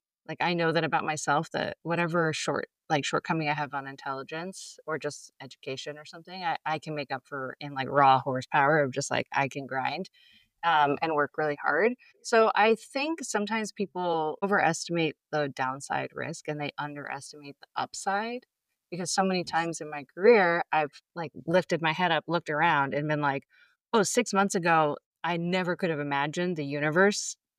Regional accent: Northeast, United States; at least where I'm from the Northeast.

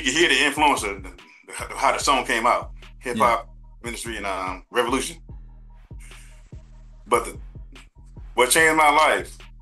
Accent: California, United States; now in Detroit, United States; I was raised in California too. I was raised there for 20 years.

